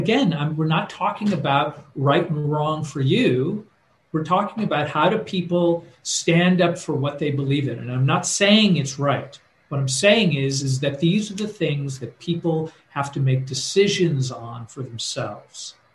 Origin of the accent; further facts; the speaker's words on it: United States; you know, as an American, I think we have this very Judeo-Christian fundamental series of ideas.